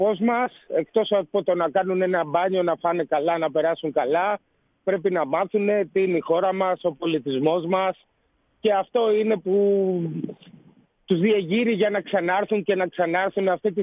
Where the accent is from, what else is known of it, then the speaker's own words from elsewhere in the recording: Piraeus, Attica, Greece; Εμείς που γεννηθήκαμε, Αντώνη, στον Πειραιά, ξέρεις ότι έχουμε μία με τη θάλασσα, έτσι, ένα άλλο contact.